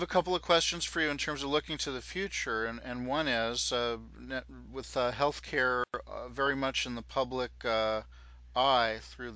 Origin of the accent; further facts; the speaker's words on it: Massachusetts, United States; So, my home state of Massachusetts has just recently passed legislation